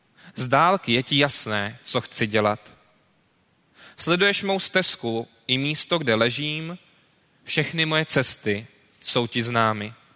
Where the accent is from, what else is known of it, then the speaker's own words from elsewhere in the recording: Prague, Czechia; Já teda teď jsem na Praze 13, ale původně jsem ze Smíchova